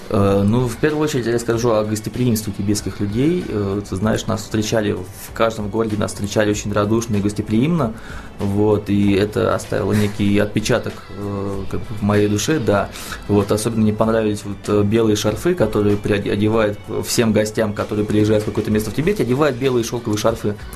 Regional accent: Moscow, Russia; я приехал из Москвы.

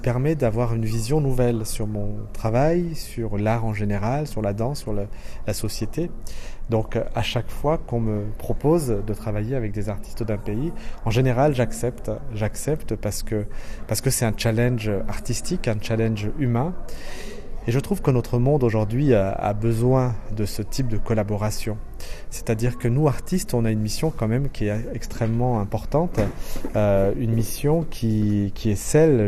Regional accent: France; born there; moi je suis né en France, j'ai mes parents qui sont originaires d'Afrique du Nord

